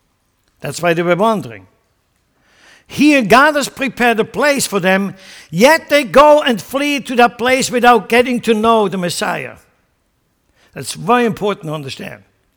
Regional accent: Switzerland; now in United States; I come from Switzerland. I grew up in mountains.

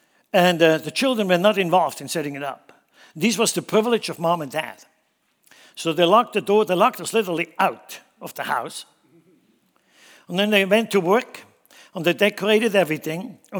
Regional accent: Switzerland; English is a second language; now in United States; But primarily, I grew up in Switzerland, so we have our traditions. I came over here

